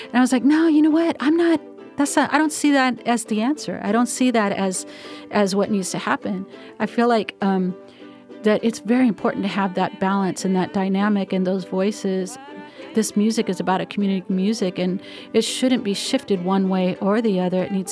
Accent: California, United States; You know, I'm me, and I'm from the Bay Area, and this is our flavor.

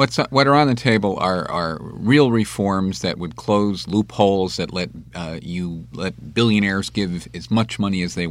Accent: Cleveland, Ohio, United States; And my hometown.

